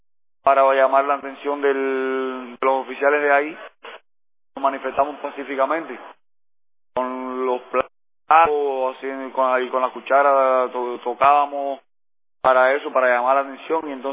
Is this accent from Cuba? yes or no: yes; Cuba; now in United States; Soy cubano.